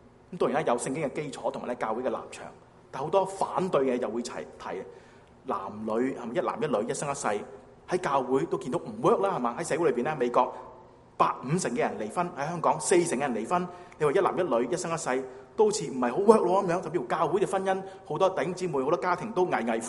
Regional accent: China; 当然我中国人更加明白狐狸精嘛，是吧？

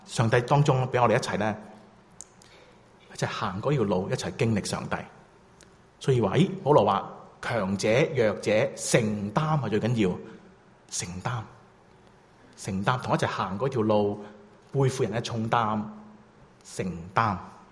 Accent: China; 他跟我们中国人说，即是罗底橙来的

